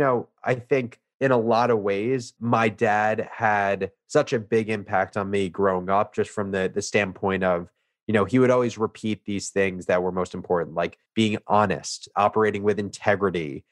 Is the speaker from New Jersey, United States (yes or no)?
yes; Livingston, New Jersey, United States; I grew up in New Jersey in the suburbs in Essex County, a town called Livingston.